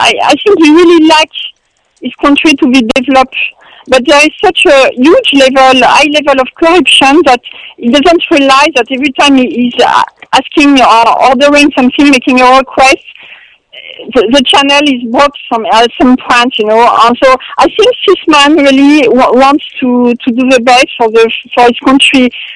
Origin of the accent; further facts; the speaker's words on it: France; English is a second language; I'm a white person. I'm coming from France. It's not my patrimony.